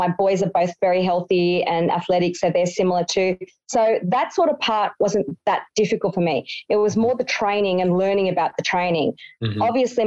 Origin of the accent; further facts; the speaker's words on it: Sydney, New South Wales, Australia; I'm from Sydney.